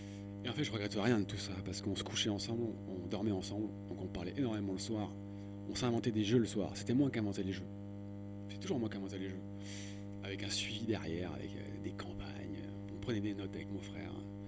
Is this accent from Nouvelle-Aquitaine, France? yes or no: yes; La Rochelle, Nouvelle-Aquitaine, France; La Rochelle, hein, ouais, j'ai grandi à La Rochelle.